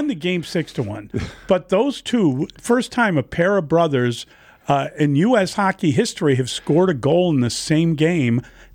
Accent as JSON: {"language": "English", "country": "Ireland", "said": "my complexion is kind of pink as an Irishman."}